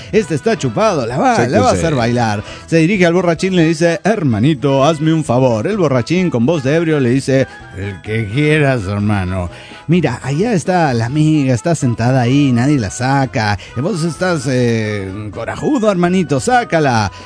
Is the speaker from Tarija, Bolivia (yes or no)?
yes; Tarija, Bolivia; Soy el emputante de Tarija, Bolivia.